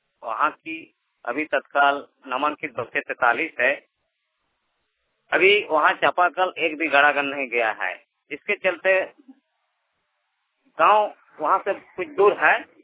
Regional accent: Rampur Masliya, Jharkhand, India; ग्राम रामपुर मसलिया प्रखंड के अंतर्गत दुमका जिला का निवासी।

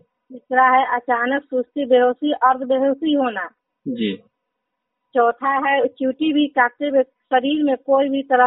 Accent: Patahi, Bihar, India; मैं पताही पंचायत के रहने वाली हूँ।

